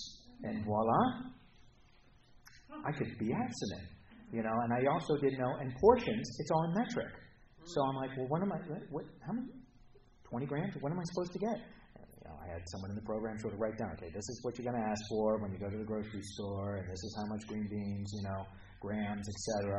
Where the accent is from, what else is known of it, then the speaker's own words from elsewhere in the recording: Charlottesville, Virginia, United States; I'm an alcoholic from Charlottesville, Virginia, and I need to talk to somebody after the meeting